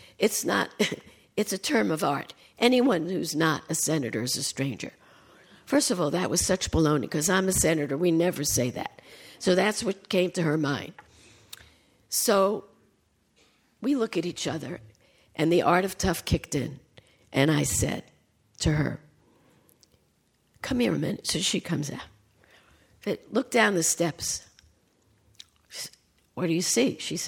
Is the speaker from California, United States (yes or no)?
yes; California, United States; But I'm the athlete in the group because I come from California.